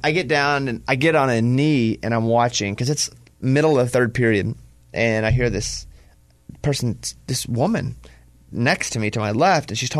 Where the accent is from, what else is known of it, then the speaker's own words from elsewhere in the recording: Arkansas, United States; I grew up in Arkansas. We ate pork rinds all the time.